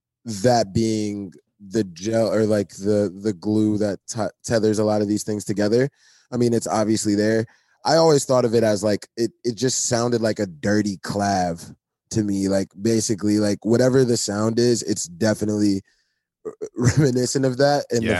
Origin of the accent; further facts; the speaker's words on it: New Orleans, Louisiana, United States; I think I'm from New Orleans. Bounce is big.